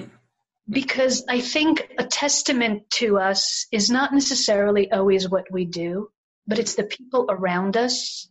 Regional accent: Israel; Look, I grew up in a foreign country. I grew up in Israel.

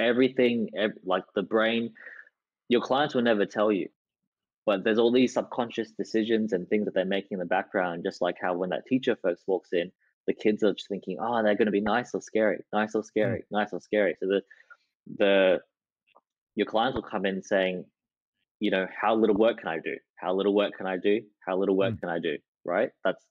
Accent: Australia; I like to swear because I'm Australian

